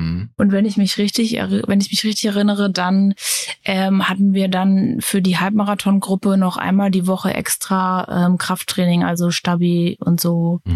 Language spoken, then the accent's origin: German; Hesse, Germany; now in Berlin, Germany; ich bin beruflich gesehen Hair- und Make-up-Artist, wohne hier in Berlin, Prenzlauer Berg, jetzt schon seit 20 Jahren. Ich bin eigentlich aus Hessen